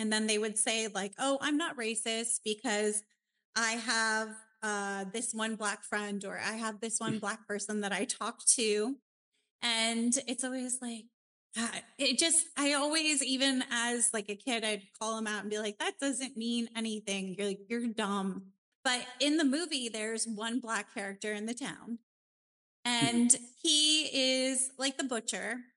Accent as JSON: {"language": "English", "town": "Tampa", "region": "Florida", "country": "United States", "tie": "born or raised there", "said": "I grew up in Tampa and we had like Plant City right next to us."}